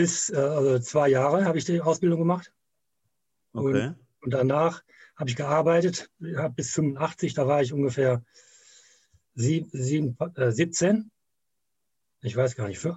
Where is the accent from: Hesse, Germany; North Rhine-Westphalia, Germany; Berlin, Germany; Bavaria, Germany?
North Rhine-Westphalia, Germany; Wuppertal; so von 85 an habe ich jongliert, in da wo ich herkomme, aus Wuppertal, habe ich mit verschiedenen Leuten haben wir dann in Wuppertal eine Jongliergruppe aufgemacht